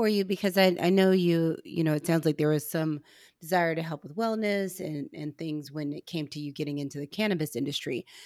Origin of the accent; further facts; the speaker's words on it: Missouri, United States; And I'm from Missouri, so we didn't grow cannabis in our backyard, but where my mother's from in rural Missouri, they grew a lot of cannabis